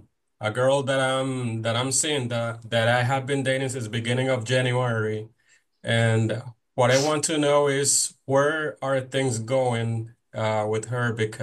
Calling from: Dominican Republic; I'm calling from Dominican Republic.

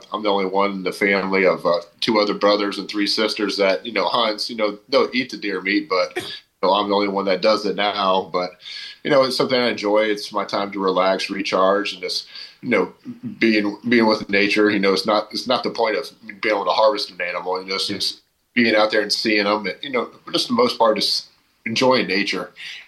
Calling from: Tampa, Florida, United States; Tampa right now, just we're starting a Yankees fantasy camp today.

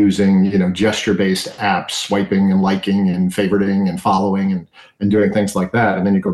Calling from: New Jersey, United States; Joining you from northern New Jersey, about 10 miles outside of Manhattan.

